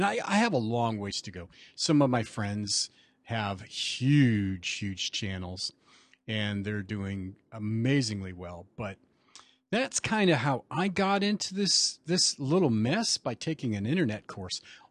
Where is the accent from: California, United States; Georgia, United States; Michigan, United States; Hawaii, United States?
California, United States; I'm from Central California. So we're both Californiites.